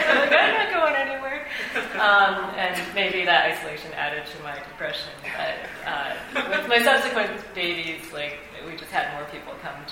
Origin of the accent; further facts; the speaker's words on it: Canada; I'm Chinese Canadian, and in Chinese culture, you don't go out for a month after having a baby